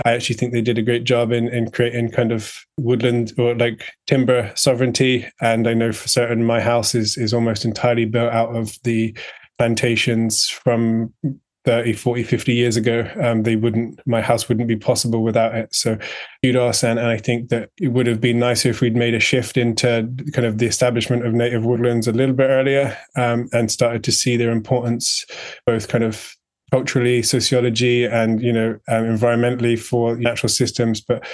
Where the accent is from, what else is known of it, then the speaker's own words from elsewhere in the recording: South West England, United Kingdom; accent: English; I'm also a Cornish man, even though I have a kind of English accent.